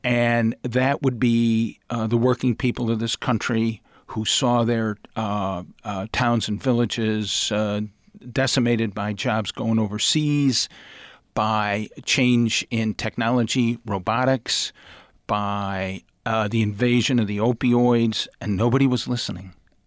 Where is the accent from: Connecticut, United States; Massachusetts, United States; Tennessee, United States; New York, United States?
New York, United States; Rochester; But when I grew up in Rochester, I heard Rochester referred to as the Athens of the North.